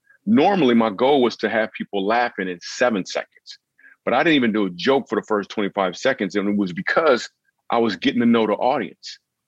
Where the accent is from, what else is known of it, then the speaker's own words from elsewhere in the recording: Grand Rapids, Michigan, United States; So I grew up in Grand Rapids, Michigan